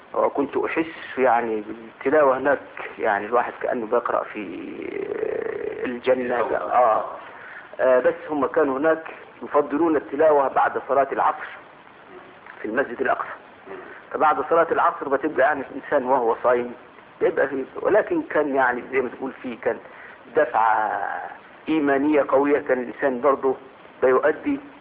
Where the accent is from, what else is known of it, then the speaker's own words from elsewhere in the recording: Upper Egypt, Egypt; كنت مترددا في إقامتي في القاهرة أو أكون إقامتي في بلادي الصعيد